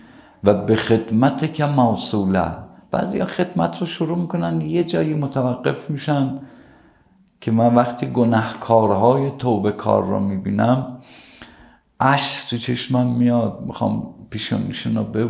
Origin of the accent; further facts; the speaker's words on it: Isfahan, Iran; گفتم من از اصفهان اومدم